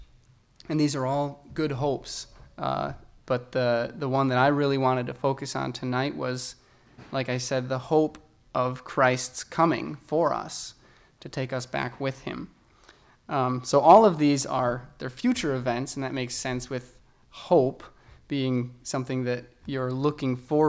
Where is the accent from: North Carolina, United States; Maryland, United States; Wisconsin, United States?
Wisconsin, United States; Wisconsin Rapids; also born or lived in Minneapolis; now in Waukesha, United States; I'm originally from Wisconsin Rapids, a small town in the center of Wisconsin. It's where I spent all my childhood. I went to college in Minneapolis at the U of M. I studied mechanical engineering, and when I graduated, I came down to Waukesha for a job.